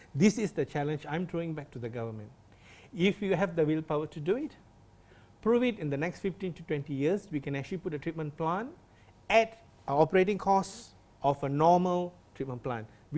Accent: Klang, Selangor, Malaysia; I'm from Klang, please. Do not bluff me. I know how polluted the river is.

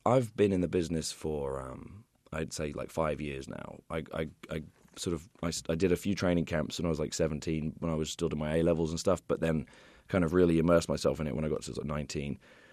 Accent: United Kingdom; now in United States; I'm just as proud of sort of being a kind of, you know, adopted American as I am as being British.

